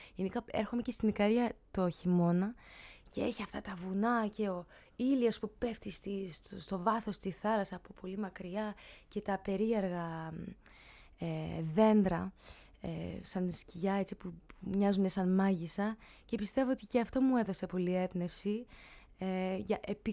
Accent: Île-de-France, France; Greek is a second language; Και γιατί εκεί στη Γαλλία, εκεί που μεγάλωσα, είναι μια πρόσθετη του Παρισιού

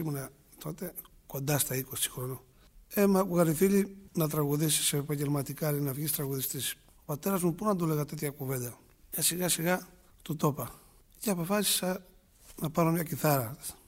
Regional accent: Spata, Attica, Greece; Από τους φίλους εκεί στα Σπάτα, από τους χωριάτες.

